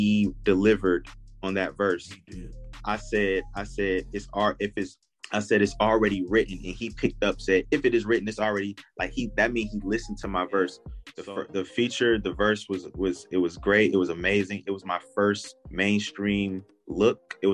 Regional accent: Illinois, United States; But I'm from Illinois.

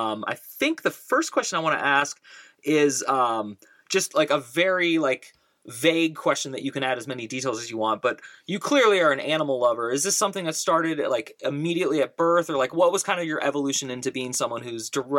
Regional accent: Orinda, California, United States; I grew up in Arinda next to Berkeley, if that is familiar to you.

